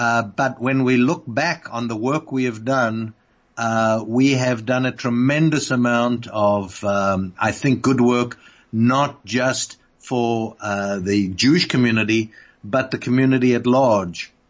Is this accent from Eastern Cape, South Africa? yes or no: no; Randfontein, Gauteng, South Africa; When I look back, and I've told people this before, when I grew up in Randfontein